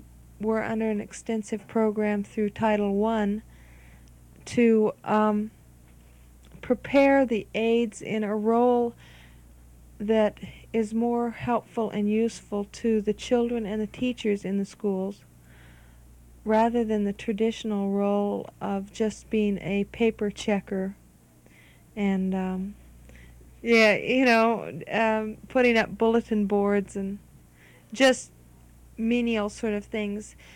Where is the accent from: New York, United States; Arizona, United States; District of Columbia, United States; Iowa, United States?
Arizona, United States; Flagstaff; I was a teacher in Arizona. I'm from Flagstaff, Arizona.